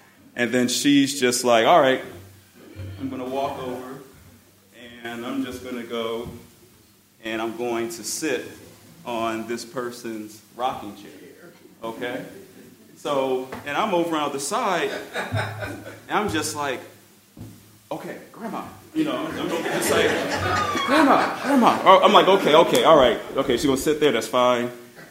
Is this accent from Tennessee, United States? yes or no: no; Chicago, Illinois, United States; Hey, I'm sorry, man. … I'm here visiting from Chicago